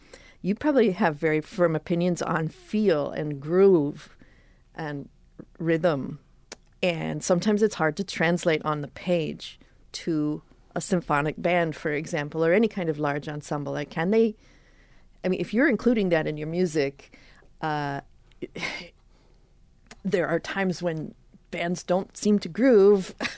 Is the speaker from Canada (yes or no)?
yes; Canada; I grew up in Canada